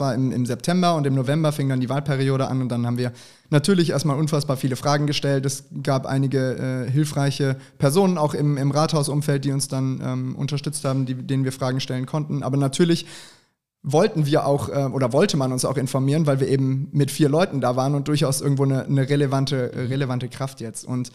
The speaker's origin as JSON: {"language": "German", "town": "Bergheim", "region": "North Rhine-Westphalia", "country": "Germany", "tie": "born or raised there", "said": "Ich bin hier in Bergheim aufgewachsen, bin nach dem Zivi nach Karlsruhe, war aber auch nicht lange in Karlsruhe, sondern war dann eine Weile in Mexiko, hatte danach eine Station in Stuttgart, war dann in Köln, zwischendurch aber auch wieder in der Schweiz. Und jetzt bin ich seit 5,5 Jahren hier"}